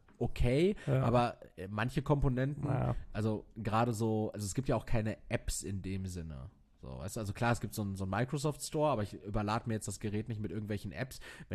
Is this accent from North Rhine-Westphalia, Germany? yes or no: yes; Castrop-Rauxel, North Rhine-Westphalia, Germany; auf dem Marktplatz meiner Heimatstadt Castrop-Rauxel.